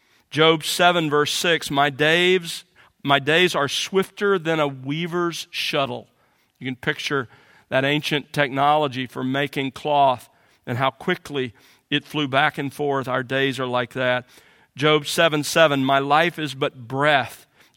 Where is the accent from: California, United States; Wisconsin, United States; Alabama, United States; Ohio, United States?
Alabama, United States; Mobile; I expected at that stage to become an attorney and to settle down in or near my hometown, Mobile, Alabama.